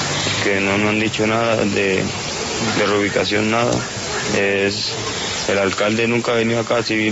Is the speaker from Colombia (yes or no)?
yes; Aracataca, Magdalena, Colombia; Yo vengo de Santa Marta, de Aracataca, Magdalena.